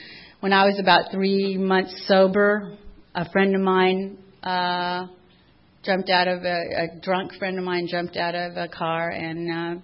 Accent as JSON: {"language": "English", "town": "San Diego", "region": "California", "country": "United States", "tie": "born or raised there", "said": "I was raised in San Diego, and my dad is a retired police officer, and my mom was a homemaker."}